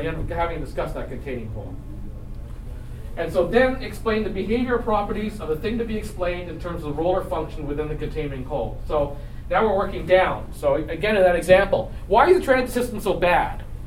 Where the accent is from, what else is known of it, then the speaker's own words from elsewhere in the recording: Canada; I hate to say as a Canadian, sometimes understanding American politics